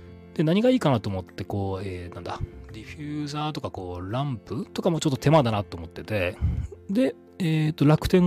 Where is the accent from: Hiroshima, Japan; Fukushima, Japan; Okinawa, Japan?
Hiroshima, Japan; 自分は広島なんですけども、まあ、家の近くに、蔦屋書店がありまして、